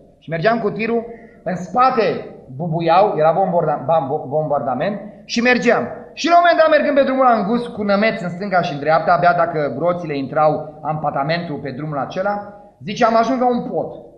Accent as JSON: {"language": "Romanian", "region": "Moldavia", "country": "Romania", "said": "Eu am învățat cu mănăstirile, vin din Moldova."}